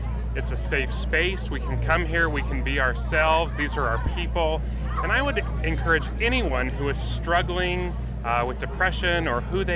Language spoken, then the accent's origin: English; Cheyenne, Wyoming, United States; I'm up here from Cheyenne, Wyoming.